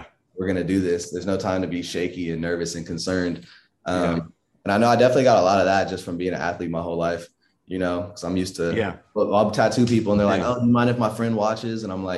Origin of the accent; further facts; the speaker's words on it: Inglewood, California, United States; I grew up in Inglewood, California. Just all over LA too.